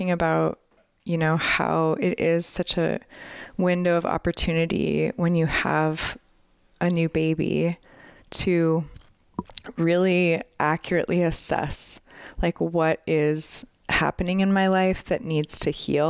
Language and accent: English; Montana, United States; Flathead Valley. Fun fact, I think listeners probably have heard this in previous episodes, but this is my hometown